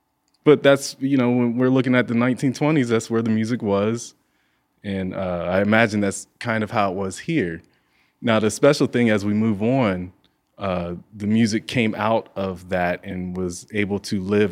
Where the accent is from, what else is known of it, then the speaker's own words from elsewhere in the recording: Zanesville, Ohio, United States; now in Akron, United States; Oh, yeah, that's important. Zanesville